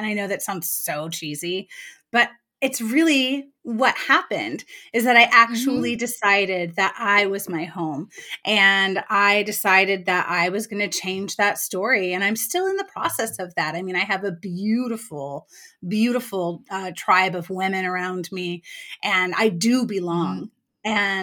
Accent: California, United States; So my life, like I grew up in California, and my family moved every 2 years.

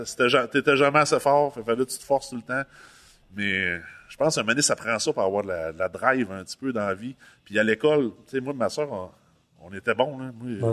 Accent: Rimouski, Quebec, Canada; Moi, je viens du coin de Rimouski.

